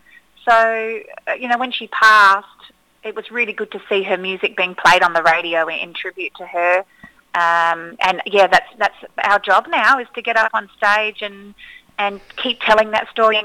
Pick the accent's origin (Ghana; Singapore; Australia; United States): Australia; Yeah, but I'm such an Aussie. I love Australia.